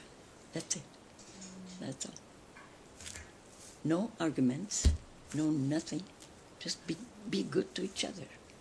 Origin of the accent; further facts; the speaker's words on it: Turkey; moved away; When I came from Turkey, the only thing is if you get married, take care of your husband and your kids and your house.